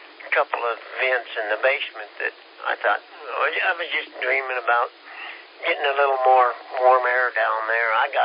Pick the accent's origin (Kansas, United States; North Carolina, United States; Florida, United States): Kansas, United States; I'm from Kansas. I'm a little slow.